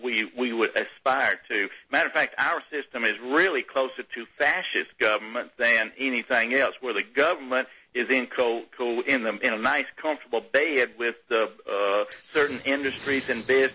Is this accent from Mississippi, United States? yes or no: yes; Mississippi, United States; Of course, I grew up a country boy. I grew up in Mississippi, a country boy